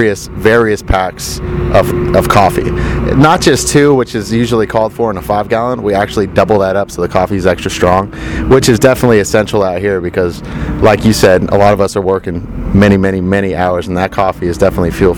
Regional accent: Livermore, California, United States; Livermore, California. It's about 20 minutes east of Oakland.

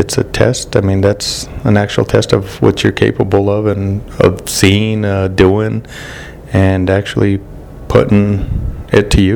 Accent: Taos, New Mexico, United States; also born or lived in Mora; I grew up in Taos, New Mexico. I graduated from Taos. I grew up in Mora. But I'm called Taos home.

